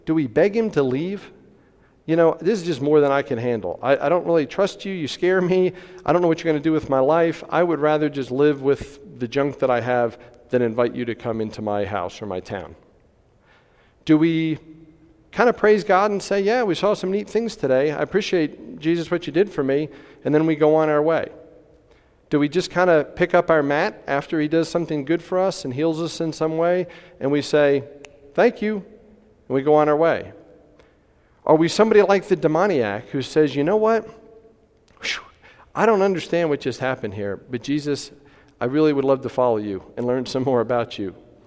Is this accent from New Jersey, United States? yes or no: yes; New Jersey, United States; we brought a kid who wasn't really familiar with church to Vacation Bible School when I grew up in New Jersey.